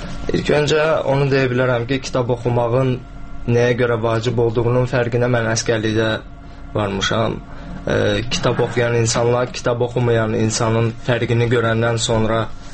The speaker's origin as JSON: {"language": "Azerbaijani", "town": "Quba", "region": "Quba District", "country": "Azerbaijan", "said": "Mən əslən Qubalıyam."}